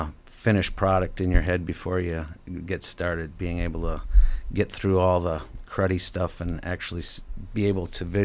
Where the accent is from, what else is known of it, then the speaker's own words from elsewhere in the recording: Yorkville, United States; I am from Yorkville, just west of the interstate there.